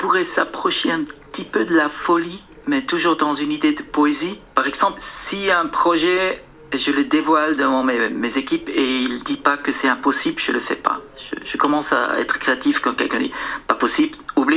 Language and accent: French; Switzerland; Et je suis suisse.